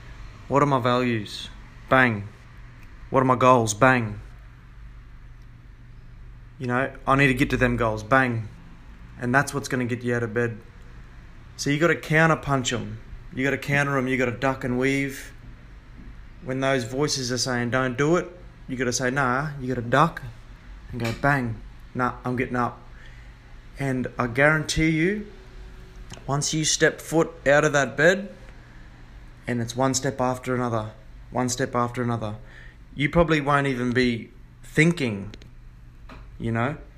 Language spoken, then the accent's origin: English; Queensland, Australia; now in Sydney, Australia; I'm out of my hometown. I'm from North Queensland, so it's a bit of a struggle for myself.